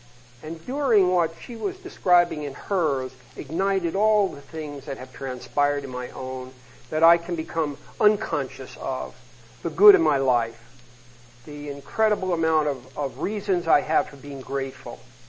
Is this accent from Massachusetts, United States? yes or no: no; New York, United States; Although I come from New York, a dark, dank place